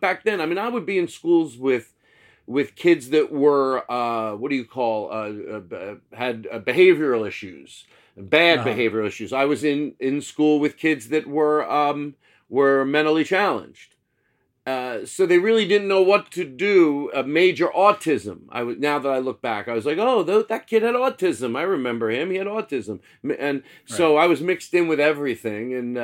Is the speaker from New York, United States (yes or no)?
no; Philadelphia, Pennsylvania, United States; also born or lived in Valley Forge; I grew up in Philadelphia until about second grade, lived in like Northeast, and then we moved out to Valley Forge when I was in like fifth grade.